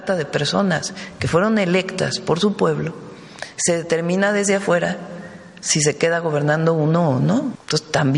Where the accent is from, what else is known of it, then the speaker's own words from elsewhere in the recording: Mexico; Pero tenemos que ser muy serios como mexicanos